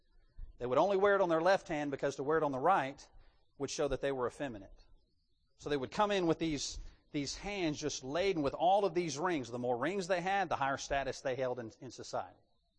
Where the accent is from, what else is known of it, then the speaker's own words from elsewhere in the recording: Louisiana, United States; I come from the Deep South in Louisiana. I didn't even hear those things down there. I was raised in the military of different cultures and backgrounds